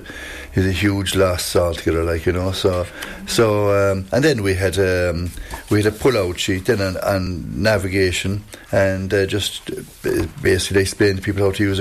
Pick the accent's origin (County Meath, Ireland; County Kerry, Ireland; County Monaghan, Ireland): County Kerry, Ireland; Killarney; I'm from Killarney, born and raised in Killarney